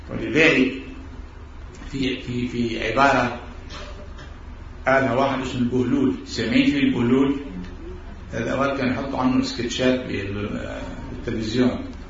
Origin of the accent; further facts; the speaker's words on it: Lebanon; عندنا بلبنان